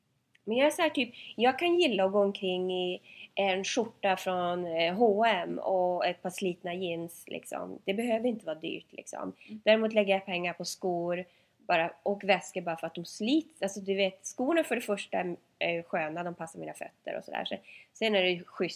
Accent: Piteå, Norrbotten County, Sweden; Men du vet, jag kom från Pite, så det var bara så här, oh my god, de har liksom mer än en highway.

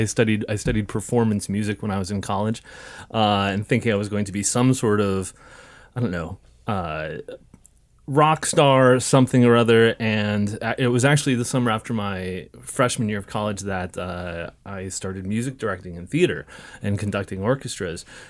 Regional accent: Massachusetts, United States; For whatever reason, I grew up an hour outside of Boston in the era where John Williams was conducting the Boston Symphony and the Boston Pops

